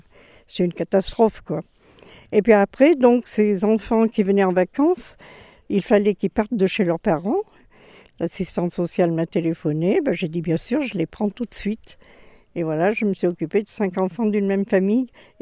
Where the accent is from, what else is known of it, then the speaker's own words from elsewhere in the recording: Jonchère, France; je suis née à Jonchère d'abord. Je suis partie, je suis revenue à 22 ans. Et je me suis mariée en 1955. Donc, ça fait vraiment d'être à Jonchère, ça fait depuis 55.